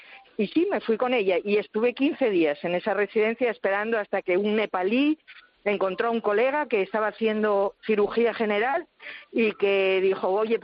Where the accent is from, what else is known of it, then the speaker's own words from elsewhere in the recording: Oviedo, Asturias, Spain; Soy de Oviedo, que hay un nivel de oftalmología muy alto